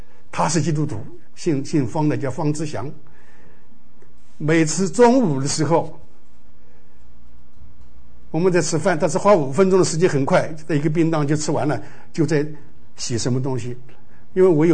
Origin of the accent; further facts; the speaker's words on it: China; 我们是中国人，我们有孔子就够了